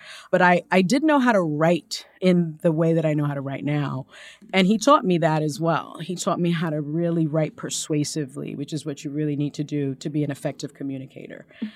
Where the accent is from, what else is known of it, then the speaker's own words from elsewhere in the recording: Bronx, New York, United States; You know, I'm from the Bronx